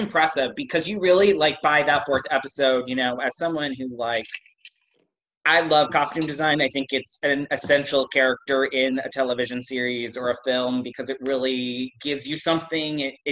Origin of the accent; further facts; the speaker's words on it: New York City, New York, United States; I follow Bob a little bit more because I'm a New Yorker and I've seen Bob out and about.